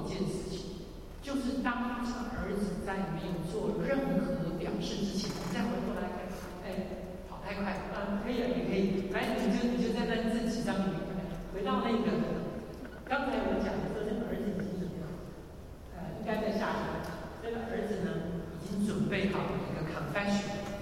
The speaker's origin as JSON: {"language": "Chinese", "country": "China", "said": "甚至这个犹太人跟我们中国人一样啊"}